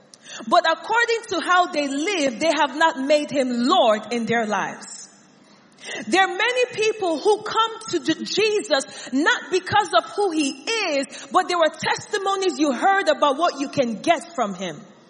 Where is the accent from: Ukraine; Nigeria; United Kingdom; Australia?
Nigeria; I grew up in Nigeria.